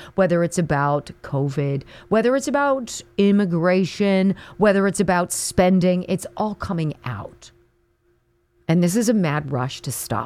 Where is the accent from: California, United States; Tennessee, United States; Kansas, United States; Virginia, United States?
California, United States; now in Pennsylvania, United States; And being a Californian, being educated in Colorado, master's degree in Missouri, first job in New York City, second job back in Missouri. I've been a couple places.